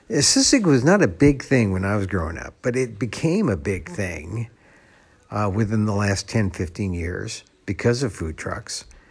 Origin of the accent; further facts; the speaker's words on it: Philippines; And I have often cheated on Filipino food because, well, I'm Filipino.